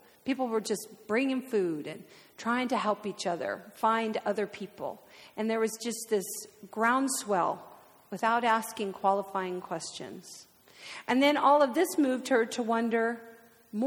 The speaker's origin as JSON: {"language": "English", "region": "California", "country": "United States", "said": "and I'm very Californian. So in New York, as I understand it, there's a place called the Bowery. In L.A., we called it Skid Row."}